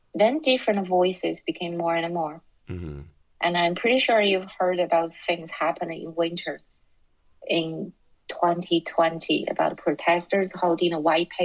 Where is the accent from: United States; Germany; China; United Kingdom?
China; born there; English is a second language; Sorry, I was born in China